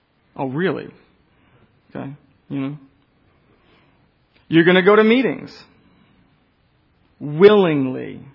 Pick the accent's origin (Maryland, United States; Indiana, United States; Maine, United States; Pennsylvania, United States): Maine, United States; Portland; I'm from the Portland, Maine area, which is where I did most of my growing up and a lot of my running and a lot of my drinking.